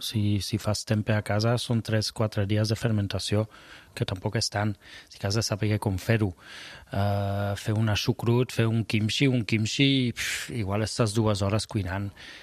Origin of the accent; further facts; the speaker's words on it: Brussels, Brussels-Capital Region, Belgium; Catalan is a second language; Jo soc de Brussel·les, però soc de naixement flamenc. O sigui, soc de la part flamenca de...